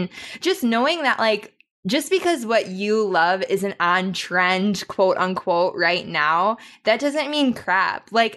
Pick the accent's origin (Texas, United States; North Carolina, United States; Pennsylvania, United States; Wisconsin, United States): Wisconsin, United States; And I'm from Wisconsin.